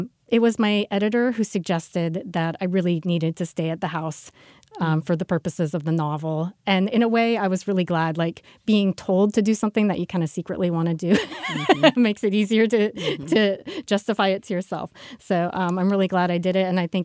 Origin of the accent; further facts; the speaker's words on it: Vermont, United States; I don't remember, but I grew up in Vermont, and I think because the murders took place in Massachusetts